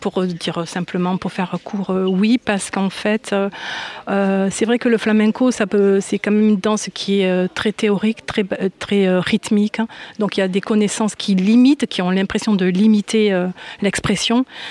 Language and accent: French; Toulouse, Occitanie, France; je viens de Toulouse hein